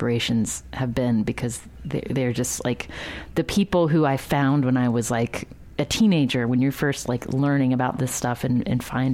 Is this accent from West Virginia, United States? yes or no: yes; West Virginia, United States; I think about, like, Reading Working when I was, like, you know, growing up in West Virginia